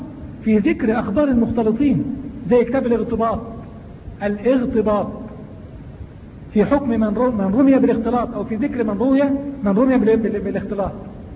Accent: Egypt; لابد لنا كمصريين ان نعلم قيمة رجل وقدر رجل

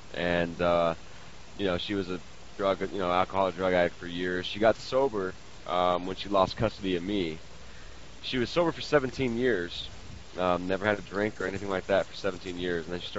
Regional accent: California, United States; When I was growing up in the Bay Area

